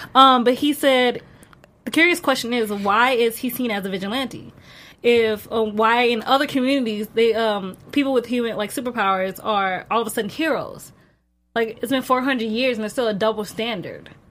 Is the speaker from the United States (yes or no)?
yes; East St. Louis, Illinois, United States; I mean, we had a whole knife fight happen in my school. I grew up in East St. Louis, so we only have one high school.